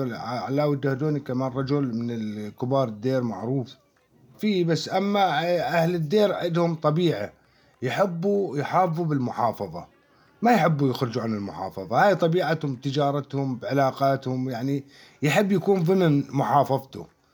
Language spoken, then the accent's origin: Arabic; Deir ez-Zor, Deir ez-Zor Governorate, Syria; أنا ابن دير الزور